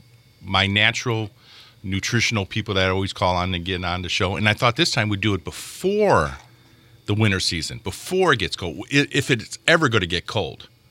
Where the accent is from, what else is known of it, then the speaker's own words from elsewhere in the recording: Greece; accent: Greek; That's my Greek there accent. It gets in the way.